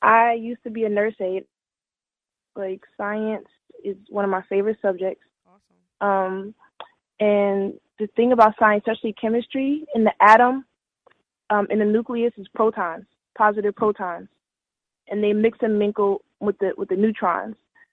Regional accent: New Jersey, United States; Like I said, well … I'm originally from Jersey.

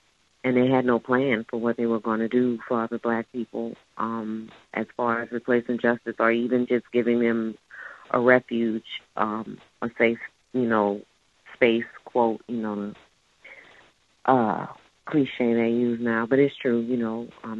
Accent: New Orleans, Louisiana, United States; I'm not just stationed in New Orleans. This is my hometown.

